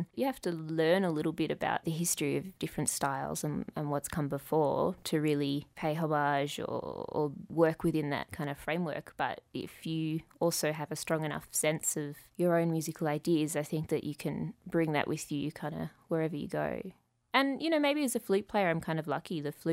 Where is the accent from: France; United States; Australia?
Australia; Melbourne, Victoria; I come from Melbourne. We've got a great, you know, neo-soul scene and a great hip-hop scene and a great kind of like jazzy, housey kind of scene.